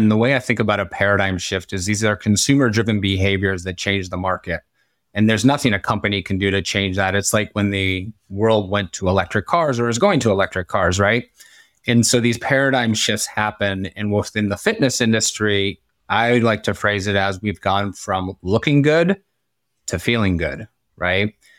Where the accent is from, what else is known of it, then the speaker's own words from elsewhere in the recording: Midwest, United States; also born or lived in Colorado; now in Florida, United States; I grew up in the Midwest, so tornadoes are pretty much always there in the summer